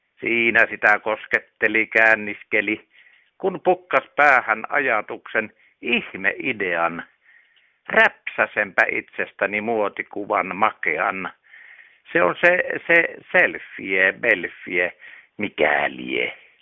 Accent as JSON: {"language": "Finnish", "town": "Hankasalmi", "region": "Central Finland", "country": "Finland", "tie": "born or raised there", "also_born_or_lived": "Outokumpu / Helsinki", "said": "Minä olen Outokummusta kotosi. Se paljon selittääkin tätä meikäläistä. Ja Hankasalamella kasvatti poikana kasvanut. Ja nykyään sitten asun Korvessa, mutta kyllä minä 40 vuotta kerkesi Helsingin katujakin mittailla."}